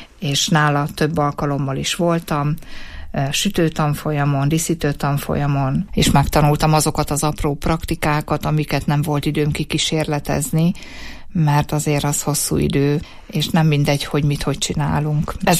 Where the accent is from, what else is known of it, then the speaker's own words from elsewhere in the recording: Great Hungarian Plain, Hungary; born there; Én alföldi születésű vagyok